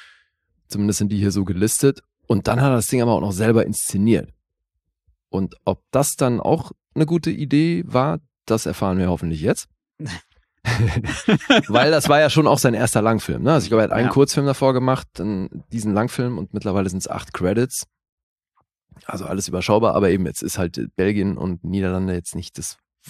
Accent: Switzerland; Ich bin Schweizer, nicht vergessen.

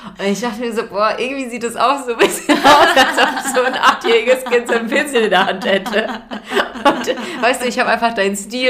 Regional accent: Hesse, Germany; ich bin nicht aus Bayern, ich komme aus Hessen

